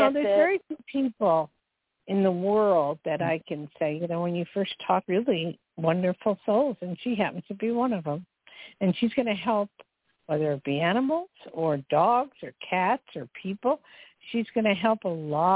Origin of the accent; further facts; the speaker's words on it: United States; It's just it gets scary to even say I'm from America at points